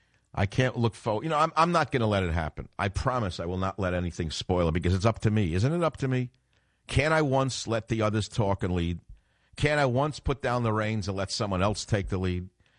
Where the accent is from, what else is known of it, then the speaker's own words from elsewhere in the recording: Queens, New York, United States; I grew up on Utopia Parkway in Queens, New York, in an attached house